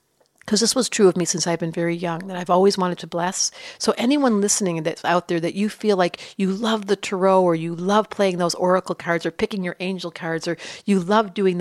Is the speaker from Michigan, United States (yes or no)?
yes; Detroit, Michigan, United States; I grew up in Detroit and my grandfather was murdered